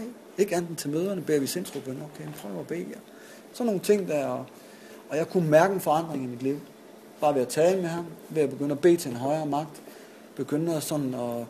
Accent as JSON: {"language": "Danish", "town": "Esbjerg", "region": "Region of Southern Denmark", "country": "Denmark", "said": "jeg er en addict fra Esbjerg, der gerne vil have en sponsor"}